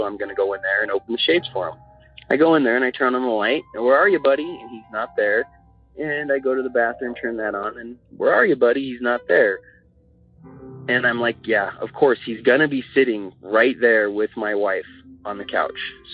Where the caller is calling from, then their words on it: Denver, Colorado, United States; I'm from Denver, Colorado